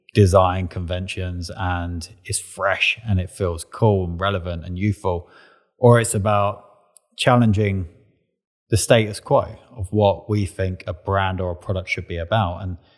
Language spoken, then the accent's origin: English; United Kingdom; but as a British man, I feel like I've always been a little bit closed off emotionally, a bit stiff upper lip